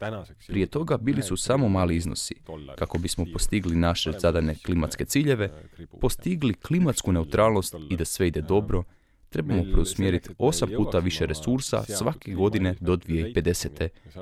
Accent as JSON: {"language": "Croatian", "country": "Hungary", "second_language": "Croatian", "said": "Kod nas, u Mađarskoj, sustav za sprječavanje oštećenja leda je u biti sustav koji tječe na vrijeme."}